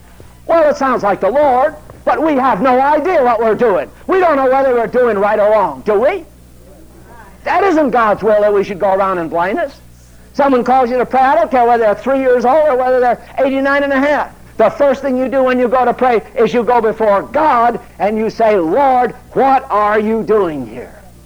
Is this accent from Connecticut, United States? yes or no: yes; Connecticut, United States; also born or lived in Maine; I'm a Yankee. I was born in Maine, raised in Connecticut.